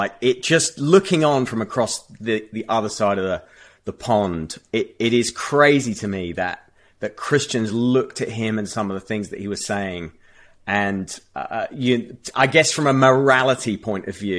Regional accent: United Kingdom; And then also I acknowledge I'm a Brit.

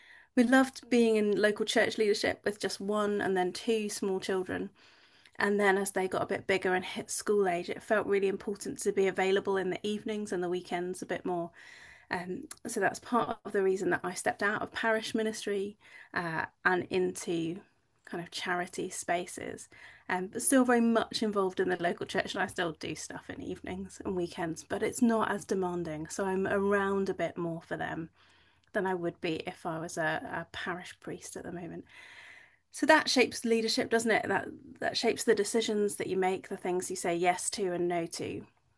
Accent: New Zealand; now in United Kingdom; so I grew up in New Zealand where everyone had a bit of a can-do attitude, and when we came to England I found lots of people who were just a little bit more passive

